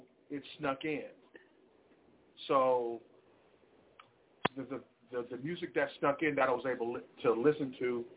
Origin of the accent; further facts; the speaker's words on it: Kansas City, Missouri, United States; You know, and growing up in Kansas City, this was before microphones and all that.